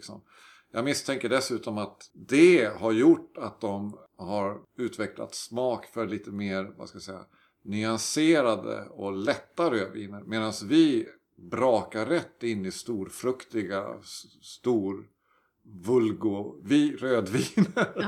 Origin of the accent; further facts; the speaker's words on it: Sweden; eftersom vi är svenskar och vi är vana vid det här